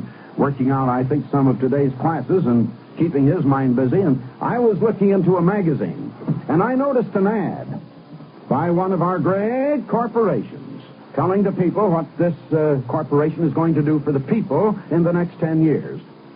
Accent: Iowa, United States; I was born and raised in Iowa, and we'd go out and go bobsledding or skating in the winter, and we'd go swimming and things like that in the summer.

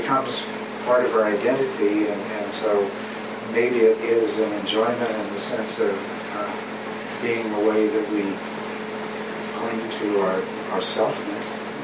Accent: the South, United States; living in the South, growing up in the South, and then having a civil rights movement arise

